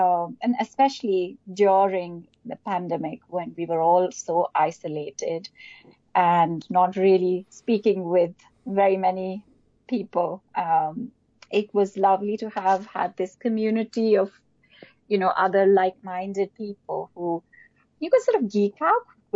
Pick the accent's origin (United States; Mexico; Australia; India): India; But in general, growing up in India, I was so lucky to be surrounded by this heritage of handmade textiles